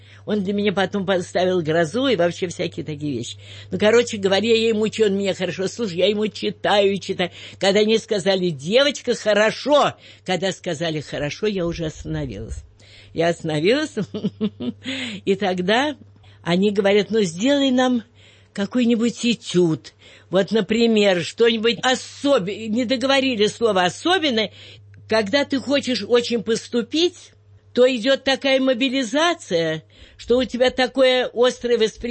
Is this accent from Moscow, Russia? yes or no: yes; Moscow, Russia; я тут всю жизнь родилась, жила. Я родилась в Ахтановском переулке, в Николо-Песковском прожила всю жизнь.